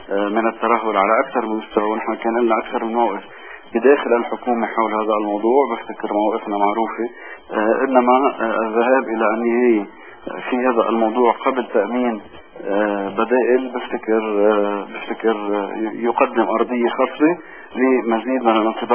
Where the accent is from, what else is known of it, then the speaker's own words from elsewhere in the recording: Lebanon; أي نذهب نحن كلبنانيين إلى الاقتتال فيما بيننا